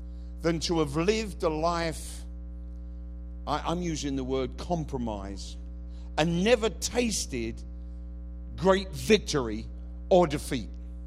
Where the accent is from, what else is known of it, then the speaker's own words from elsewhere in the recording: England, United Kingdom; Somebody help me, I'm English.